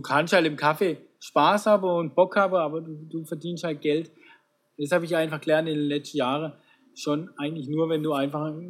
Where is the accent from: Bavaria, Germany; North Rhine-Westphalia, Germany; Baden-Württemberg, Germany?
Baden-Württemberg, Germany; Sasbach; now in Bühlertal, Germany; Aachen geboren, mhm, aufgewachsen dann in Aachen-Saarsbach, mhm, wohnhaft aber im Bühlertal, also oben im Schwarzwald, damit ich meine Ruhe habe.